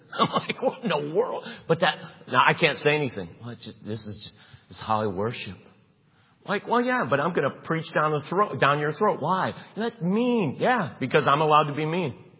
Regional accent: Cleveland, Ohio, United States; I grew up in Cleveland. Like, you know what you did when you heard bullets? You ducked.

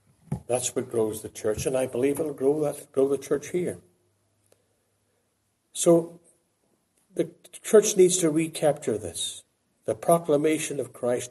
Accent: Ireland; In the church I grew up in Ireland, there was the high, very high pulpit.

